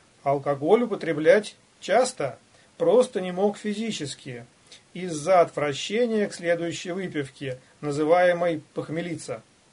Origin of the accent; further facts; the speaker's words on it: Arzamas, Nizhny Novgorod Oblast, Russia; born there; Родился я в Арзамасе в семье учителей. Мама – учитель, отец – преподаватель в институте.